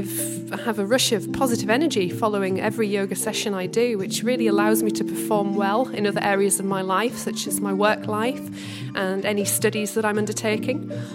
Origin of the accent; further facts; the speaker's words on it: Weardale, North East England, United Kingdom; now in Tokyo, Japan; I moved from Weardale to Tokyo over 3 years ago now